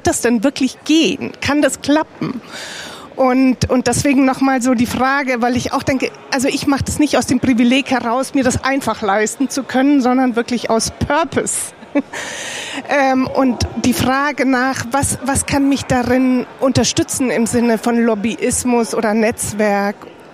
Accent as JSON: {"language": "German", "region": "Hamburg", "country": "Germany", "said": "ich bin auch aus Hamburg"}